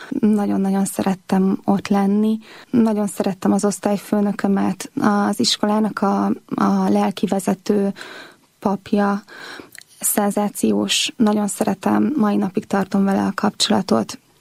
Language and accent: Hungarian; Százhalombatta, Pest, Hungary; Én egy nagyon egyszerű családba születtem bele. Szászlombattán töltöttem a gyerekkoromat, ott laktunk, hároman vagyunk testvérek.